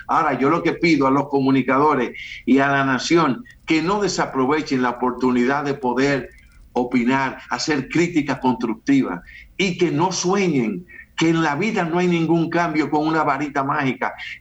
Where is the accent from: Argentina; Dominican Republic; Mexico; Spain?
Dominican Republic; que todos somos dominicanos